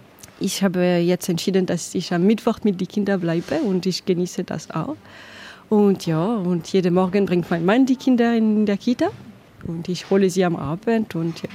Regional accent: France; German is a second language; Und ich bin aus Frankreich und das ist für mich normal so.

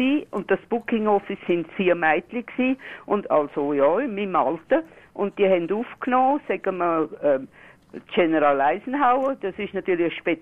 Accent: Austria; Ich bin im Österreich aufgewachsen und wir haben mit 10 Jahren schon Englisch gelernt.

